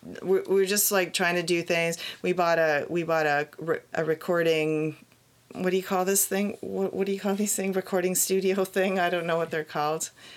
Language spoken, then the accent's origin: English; Arnprior, Ontario, Canada; We were living in Toronto, and I grew up in Arnprior.